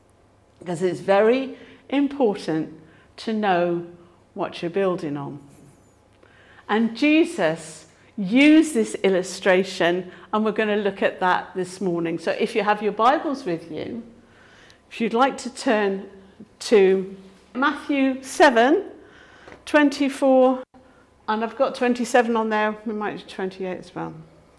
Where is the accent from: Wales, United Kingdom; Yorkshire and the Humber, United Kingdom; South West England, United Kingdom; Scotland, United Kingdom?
South West England, United Kingdom; I grew up in Cornwall in the United Kingdom, which if you look at a map of the United Kingdom is a little tiny bit right at the end that pokes into the sea.